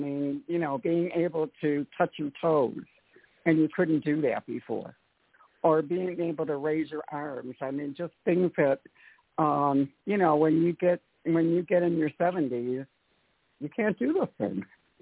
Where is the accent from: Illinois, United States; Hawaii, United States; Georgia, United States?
Georgia, United States; Atlanta; I'm from Atlanta.